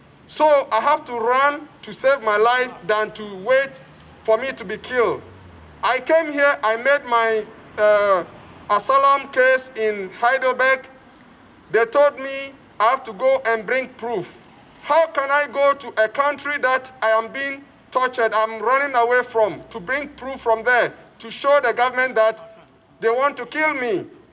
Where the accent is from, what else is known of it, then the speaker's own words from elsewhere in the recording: Ghana; now in Germany; I know I'm from Ghana, and I also have a lot of things to say.